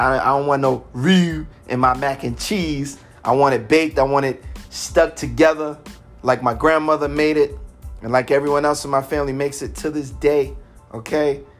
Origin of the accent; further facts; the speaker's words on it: Brooklyn, New York, United States; I'm from Brooklyn, New York, as you know, East New York.